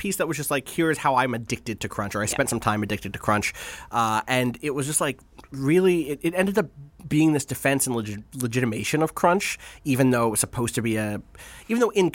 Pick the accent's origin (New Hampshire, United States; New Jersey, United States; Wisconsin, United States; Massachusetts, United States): New Jersey, United States; Atlantic City; I grew up in Atlantic City